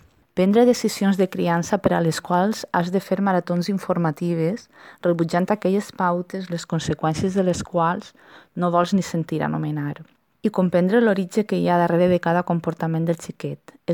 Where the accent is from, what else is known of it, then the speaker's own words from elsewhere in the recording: Pego, Valencian Community, Spain; moved away as an adult; veïna de Pego, del qual vaig eixir per anar a estudiar a la universitat i al qual encara no he tornat perquè he estat vivint i treballant fora del poble. Tinc 38 anys i sóc mare d'un xiquet de 6 anys.